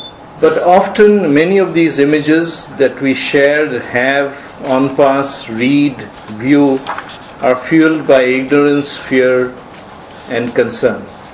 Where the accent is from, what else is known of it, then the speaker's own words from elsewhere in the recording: Assam, India; I'm from Assam, and I certainly have been deeply anguished and disturbed by the conflict that has erupted